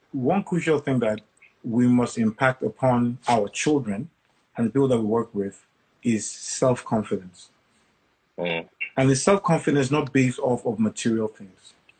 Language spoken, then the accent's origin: English; Lagos, Nigeria; and I'm a Christian. And what I grew up, my parents, I grew up in Lagos. I'm a Lagos boy through and through. So, I went to Adrao, I went to King's College Lagos. While I was at University of Jos, I lived in Lagos.